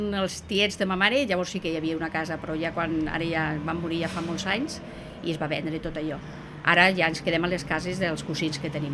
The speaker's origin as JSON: {"language": "Catalan", "town": "Buelles", "region": "Asturias", "country": "Spain", "said": "Jo sóc de Buelles, Astúries, sí, sí, sí, sí."}